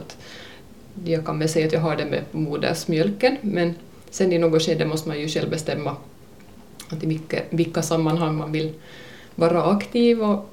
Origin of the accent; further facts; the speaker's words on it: Närpes, Ostrobothnia, Finland; now in Turku, Finland; och är uppvuxen i Närpes. Och jag har bott i Åbo sedan hösten 2001.